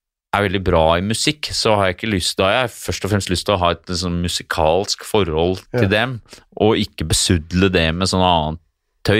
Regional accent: Oslo, Norway; et gjenlevende eksemplar av noen som født og oppvokst i Indre Oslo by.

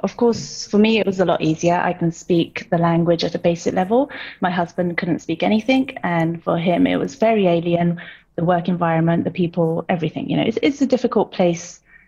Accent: United Kingdom; now in Singapore; Because we're both British, we used to live in the UK.

